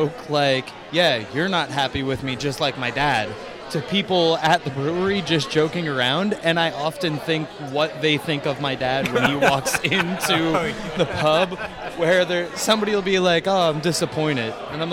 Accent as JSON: {"language": "English", "region": "Pennsylvania", "country": "United States", "said": "I'm from Schuylkill County, where we don't have crayons. We have crayons."}